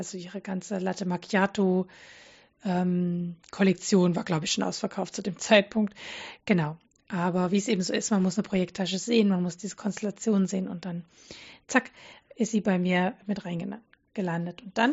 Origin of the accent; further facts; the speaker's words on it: Radebeul, Saxony, Germany; Ich bin ja in Radebeul groß geworden. Das ist eine wunderschöne Stadt direkt neben Dresden.